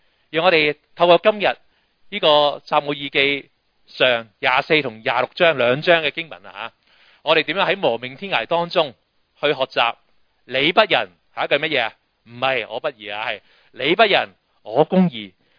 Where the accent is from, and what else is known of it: Hong Kong